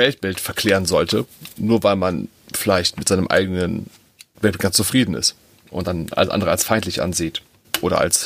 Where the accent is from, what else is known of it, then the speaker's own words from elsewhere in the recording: Dornheim, Germany; Ja, doch, ich bin hier in Dornheim geboren. Bis jetzt, ja, das ist immer so das Alter zu sagen, aber vor 38 Jahren bin ich geboren. Hier in Dornheim